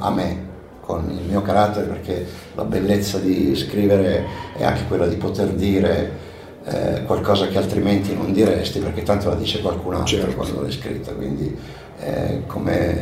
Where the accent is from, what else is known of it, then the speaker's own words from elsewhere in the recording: Milan, Lombardy, Italy; also born or lived in Calabria; sono nato in Calabria il 1 di maggio del 63. Ho avuto la possibilità, quando avevo solo 2 mesi, di trasferirmi a Milano, perché la mia famiglia è emigrata qui a Milano.